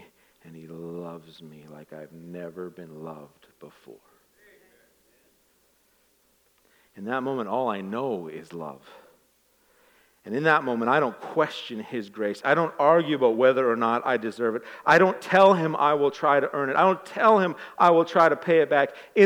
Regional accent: Ireland; I'm Irish, which means I have two emotions.

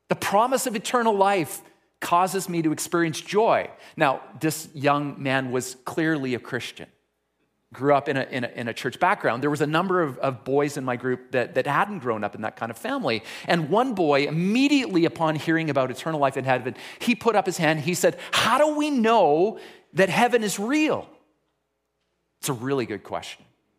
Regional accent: Surrey, British Columbia, Canada; I grew up in Surrey, at Surrey Alliance.

